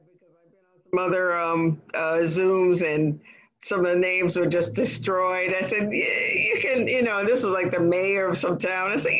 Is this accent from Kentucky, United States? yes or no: yes; Kentucky, United States; born there; also born or lived in Texas / Washington; So I was born in Kentucky on the military base there, and we lived in several other installations in Texas, and most of a good bit of the traveling time that I had was in the state of Washington.